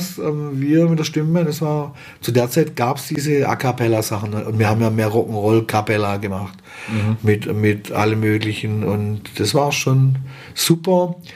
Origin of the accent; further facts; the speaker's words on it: Baden-Württemberg, Germany; Kann ich schon schwierig als Schwabe sich das zu fragen